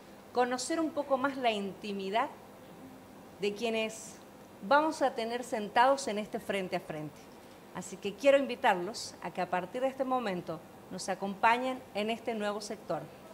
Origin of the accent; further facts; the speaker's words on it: Bolivia; y digo, como bolivianos en este último tiempo